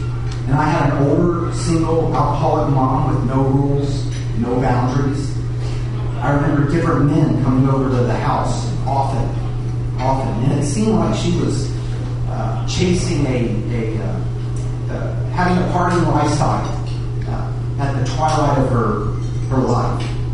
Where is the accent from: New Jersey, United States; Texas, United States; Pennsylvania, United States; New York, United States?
Texas, United States; Galveston; now in Cypress, United States; I live in Cyprus. I grew up in Galveston, like I mentioned.